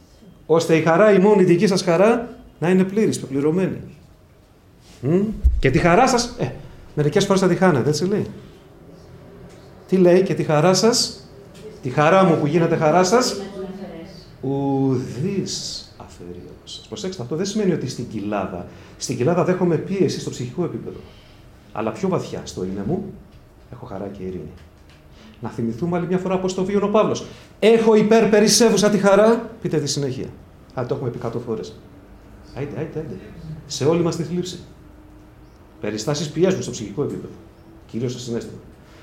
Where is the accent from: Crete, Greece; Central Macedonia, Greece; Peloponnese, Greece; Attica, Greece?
Attica, Greece; Piraeus; επειδή είμαι από τον Πειραιά, σας το είχα πει παλιά, θα το πω πειραιώτικα